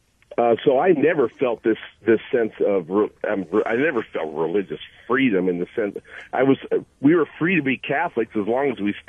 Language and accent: English; New Orleans, Louisiana, United States; I'm only second generation from Germany, and I grew up in New Orleans area.